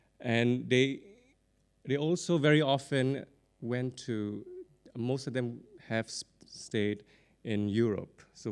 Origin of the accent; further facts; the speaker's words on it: Singapore; I did go to the Nanyang Academy when I was growing up in Singapore.